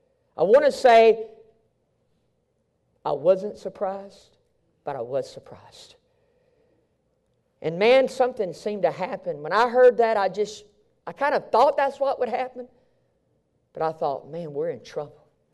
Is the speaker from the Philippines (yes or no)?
no; Mississippi, United States; I'm from Mississippi, I can say that.